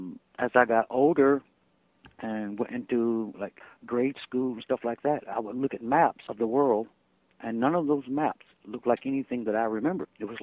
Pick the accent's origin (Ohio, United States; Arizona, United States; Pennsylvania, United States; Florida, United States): Ohio, United States; Akron; born there; I was born in Akron, and from my earliest memory, my parents.